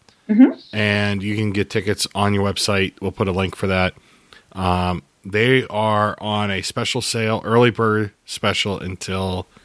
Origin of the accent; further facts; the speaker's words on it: Pittsburgh, Pennsylvania, United States; moved away as an adult; I am originally from Pittsburgh. I moved here, 13 years ago, I think. That sounds about right. I got a job with the state, like everyone else who moves here does.